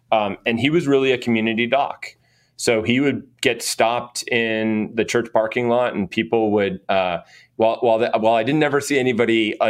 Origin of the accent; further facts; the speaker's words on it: Boston, Massachusetts, United States; born there; I was born in Massachusetts, in the Boston area, and I am the son of a pediatrician.